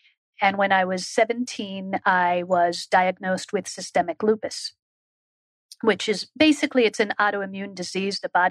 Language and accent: English; Israel; Growing up in Israel, I call it a privilege, because serving in the Israeli army, in the Israeli Defense Force, I saw it as a privilege and an opportunity to give back to my country where I grew up.